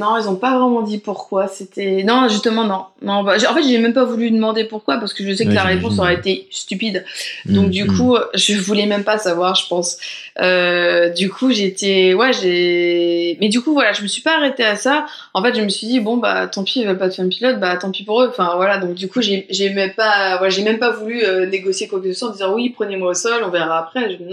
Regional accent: France; Je suis pilote. Je suis française. Moi, je suis bilingue.

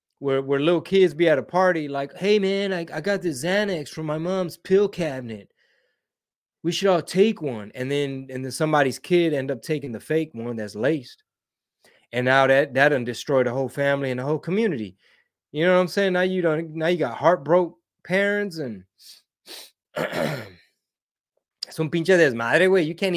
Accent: Houston, Texas, United States; I'm born and raised in Houston. I love Houston. Houston's awesome.

